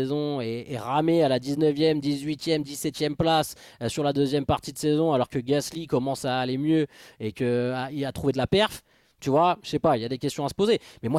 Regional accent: France; Enfin, j'imagine qu'en tant que Français, on a tous vibré

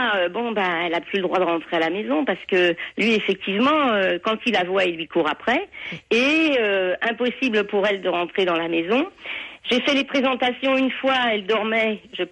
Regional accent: Canet-en-Roussillon, Occitanie, France; Voilà, je suis de Canet-en-Roussillon

